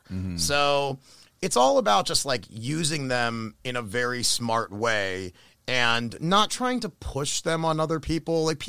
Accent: Baltimore, Maryland, United States; I grew up in Baltimore and I have been in downtown Baltimore often.

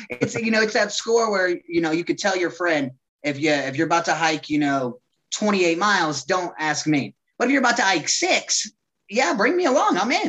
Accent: Bermuda; born there; I started off a traveler when I was born. I was born in Bermuda.

